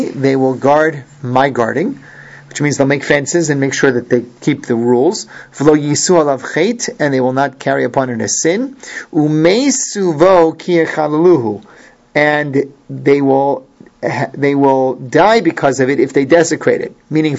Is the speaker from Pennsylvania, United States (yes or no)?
yes; Philadelphia, Pennsylvania, United States; when I was growing up in Philadelphia, there was still a store that sold non-glot.